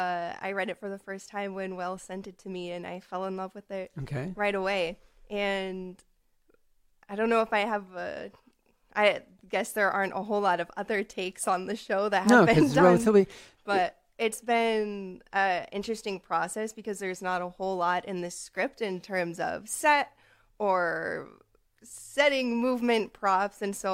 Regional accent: North Carolina, United States; I come from North Carolina.

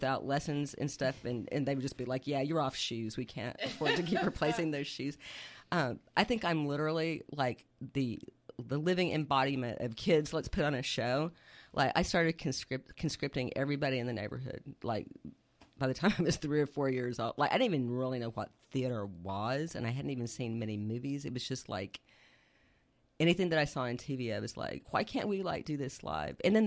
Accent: Abilene, Texas, United States; Well, I'll just say that I'm an Air Force child, so... I think let's just say that I went to high school in Abilene, Texas, and I had one of those Mr. Holland Opus drama teachers who changed my life.

